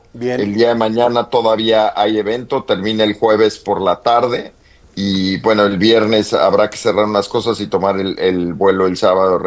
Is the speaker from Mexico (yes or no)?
yes; Mexico; Para mí, digo, como mexicano, había poca representación de mexicanos.